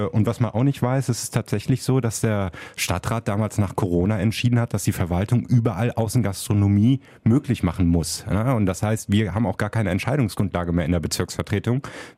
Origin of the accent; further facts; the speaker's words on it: Wuppertal, North Rhine-Westphalia, Germany; Mein Lieblingsort ist tatsächlich der Schusterplatz auf dem Ölberg. Da bin ich groß geworden, da ist meine Heimat, da fühle ich mich einfach zu Hause.